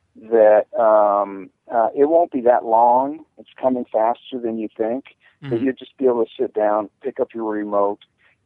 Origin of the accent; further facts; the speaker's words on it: Lake Havasu City, Arizona, United States; I'll take my hometown, for instance, Lake Havasu City in Arizona. It's got about 80,000 people that live there.